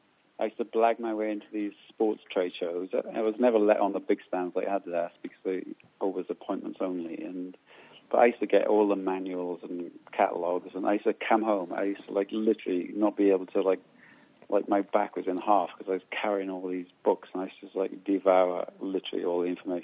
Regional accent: Pukekohe, Auckland, New Zealand; born there; Okay. I was born in Pukekohe, which is in New Zealand, North Island.

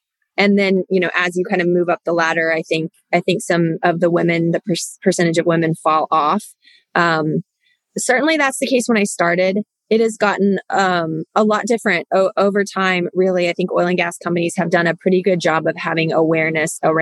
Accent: Tulsa, Oklahoma, United States; I grew up in Tulsa, and I played soccer growing up and went to the University of Tulsa on a soccer scholarship.

